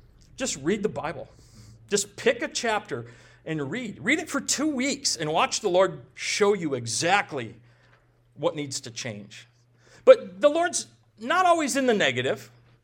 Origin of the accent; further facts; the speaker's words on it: Minnesota, United States; I'm from Minnesota. 98% of the state's Christian.